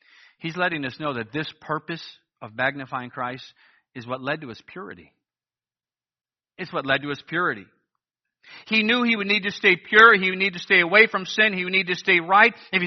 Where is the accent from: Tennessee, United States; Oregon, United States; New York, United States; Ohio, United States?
Ohio, United States; Cleveland; Again, I'm from Cleveland. I barely know how to set up a tent.